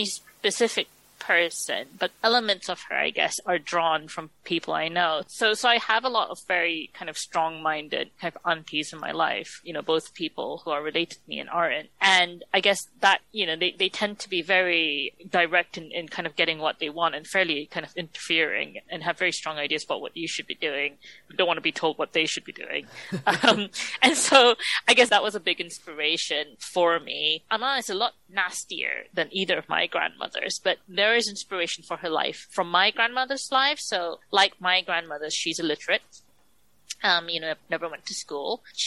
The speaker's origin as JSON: {"language": "English", "country": "Malaysia", "tie": "born or raised there", "said": "I grew up in Malaysia reading a lot of books because we are an English-speaking family, so I spoke English at home. My parents spoke Hokkien, which is a Chinese dialect, to each other, but the kids spoke English"}